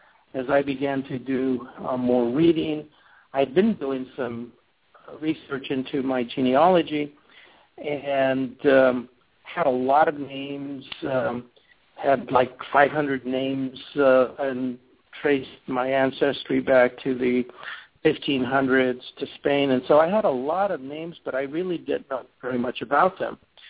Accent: Colorado, United States; born there; My story is has its roots there in southern Colorado. I was born in the San Luis Valley, which is a large valley, high intermountain valley

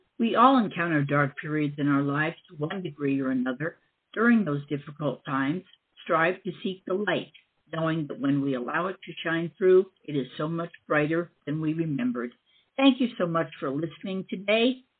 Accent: Long Island, New York, United States; growing up on Long Island like I did, we lived about 50 miles out of the city, and I want to say I went to the city maybe 4 times in all of the 20 years I lived there.

